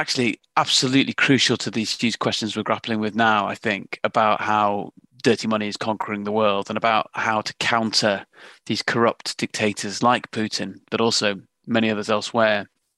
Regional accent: England, United Kingdom; now in London, United Kingdom; We're both from Northern England.

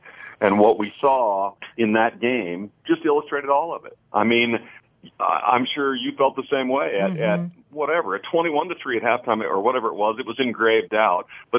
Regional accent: Kansas City, Missouri, United States; now in Dallas, United States; while I've been here 25, almost 30 years in Dallas, I grew up in Kansas City, so I've never genuinely understood it.

